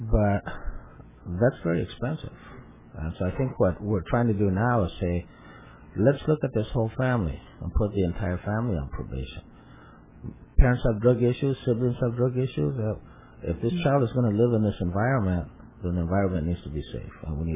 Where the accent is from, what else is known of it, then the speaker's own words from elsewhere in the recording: California, United States; my parents came here as immigrant farm workers. I grew up on the farm. I was born in Meadowland, out in a ranch out there